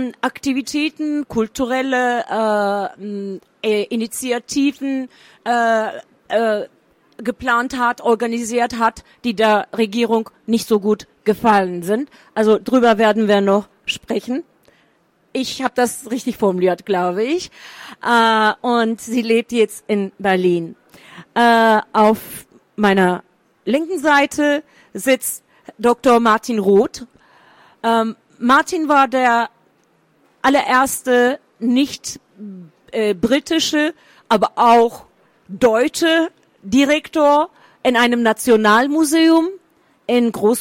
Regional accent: Turkey; German is a second language; ich bin Journalistin, ich bin in der Türkei aufgewachsen und lebe immer noch in der Türkei, in Istanbul.

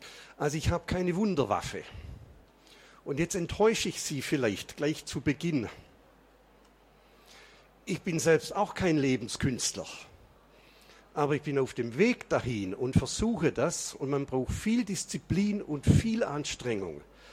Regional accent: Baden-Württemberg, Germany; accent: Swabian; Oder wie man in meiner Heimat sagt, grüß Gott. Sie werden unschwer den Schwaben im Laufe des Vortrages erkennen.

